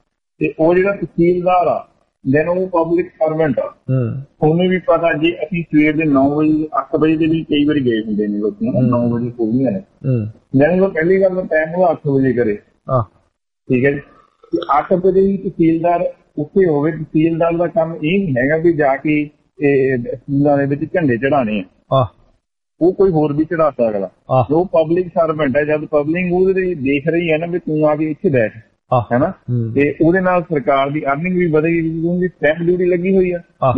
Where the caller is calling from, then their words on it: Nawanshahr, Punjab, India; ਸਾਡੇ ਜ਼ਿਲ੍ਹੇ ਚੋਂ, ਜਿਹੜੀ ਸਿਟੀ ਵਾਲੀ ਸੀਟ ਸੀਗੀ ਨਵਾਂ ਸ਼ਹਿਰ ਦੀ